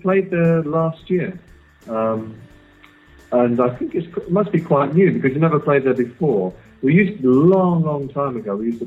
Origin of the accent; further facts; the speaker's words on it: United Kingdom; despite the fact that, you know, we're British.